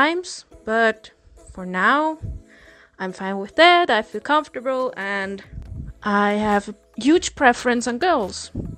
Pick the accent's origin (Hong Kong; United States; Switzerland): Switzerland; I'm 27 and from Switzerland.